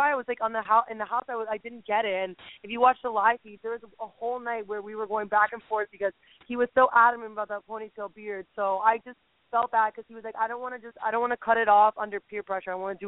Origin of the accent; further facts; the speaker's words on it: Miami, Florida, United States; And, you know, we're from Miami. We have definitely a big opinion